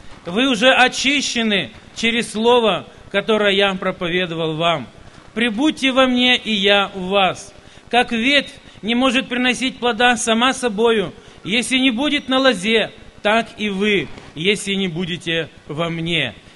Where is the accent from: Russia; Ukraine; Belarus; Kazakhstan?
Ukraine; now in Germany